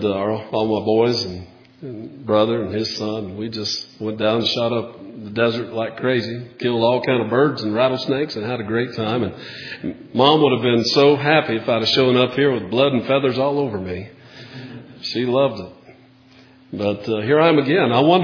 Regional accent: United States; he couldn't get us Americans and our guns

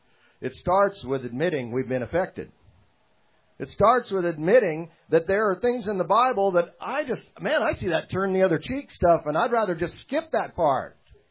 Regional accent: Alaska, United States; I grew up in Alaska, kind of a macho guy state, and all this kind of stuff.

